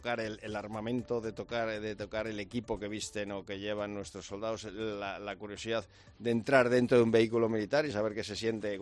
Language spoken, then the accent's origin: Spanish; Spain; Yo estoy dispuesto a defender a mi país, a defender a España, porque es mi lugar, es mi tierra